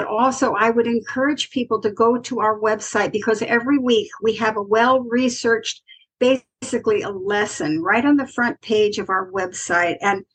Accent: Ohio, United States; I was visiting the tiny parish where I grew up out in Ohio

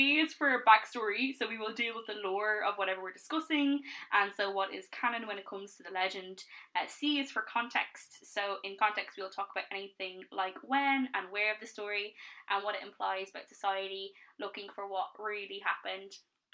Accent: Ireland; this podcast is called Irish Spirits because we are Irish and based in Ireland

